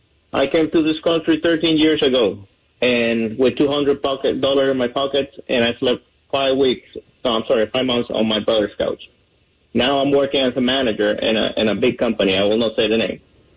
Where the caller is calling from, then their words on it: Florida, United States; I'm calling from Broward County.